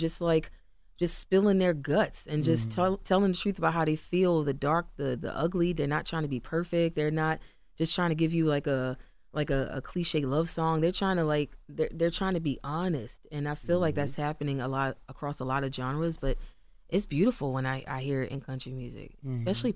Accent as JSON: {"language": "English", "town": "Randallstown", "region": "Maryland", "country": "United States", "tie": "born or raised there", "said": "Like, I'm from Baltimore. Like, mm-hmm. I'm from Randallstown. Like, mm-hmm. I'm from over by Morgan State. Like, that's where yeah. I grew up. That's where I lived."}